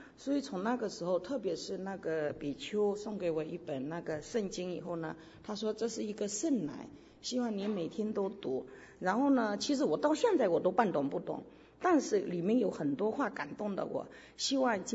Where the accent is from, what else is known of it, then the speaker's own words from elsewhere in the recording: China; 我之前在中国，因为你知道那个我生在70年代，经历过文化大革命，但是我那时候不懂，然后经历过92邓小平南巡，因为我原来是一个幼儿园老师